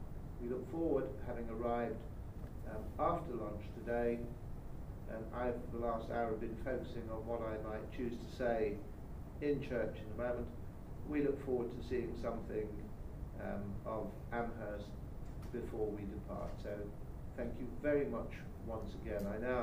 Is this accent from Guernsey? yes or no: yes; Guernsey; Two of us, myself and Teresa, are born and brought up in Guernsey.